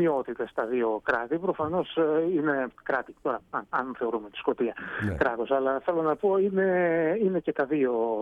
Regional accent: Greece; moved away as an adult; also born or lived in United States; now in Ireland; γεννήθηκα και μεγάλωσα στην Ελλάδα, βέβαια.

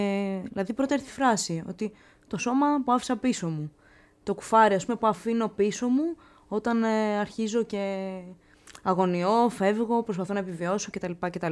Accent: Piraeus, Attica, Greece; also born or lived in Athens; στον Πειραιά, στην Παλιά Κοκκινιά.

